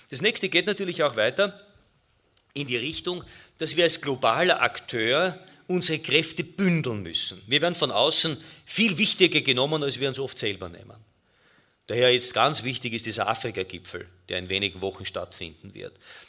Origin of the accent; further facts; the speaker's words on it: Vienna, Austria; Ich bin Wiener